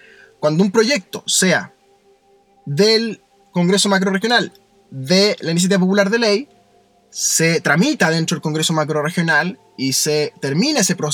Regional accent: Chile; Somos todos chilenos, ¿cierto?

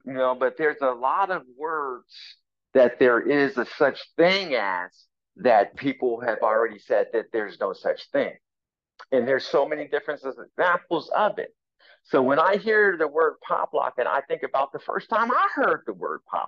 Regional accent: Compton, California, United States; I just, you know, already knew this information in my mind growing up in Compton

